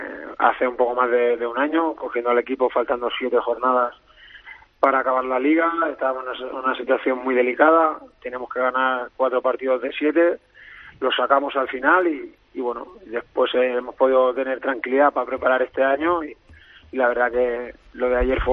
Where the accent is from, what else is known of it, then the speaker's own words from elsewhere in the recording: Canovelles, Catalonia, Spain; soy de Canovellas, de un pueblo de al lado de Granollers.